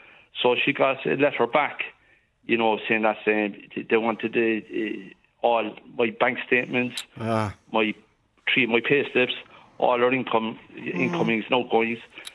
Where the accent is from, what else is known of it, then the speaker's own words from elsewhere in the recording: Cork, Munster, Ireland; now in Kerry, Ireland; So I'm from Cork, but I renovated a house here in Kerry, and it's about an hour's drive from where her apartment